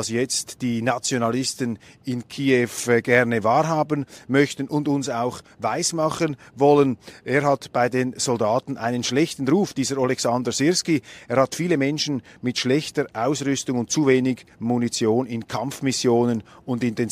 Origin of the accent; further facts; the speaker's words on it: Switzerland; als Schweizer wollen wir uns da nicht zu sehr einmischen in diese internen Angelegenheiten